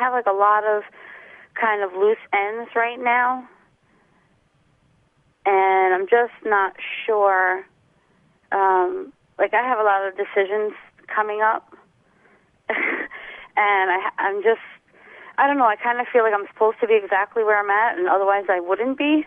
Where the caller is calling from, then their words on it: Tampa, Florida, United States; I'm calling from Tampa.